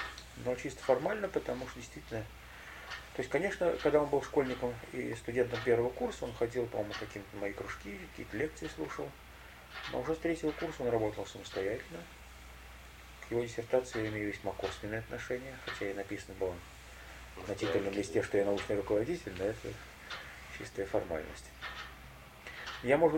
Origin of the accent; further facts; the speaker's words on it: Moscow, Russia; Да, я очень старый москвич.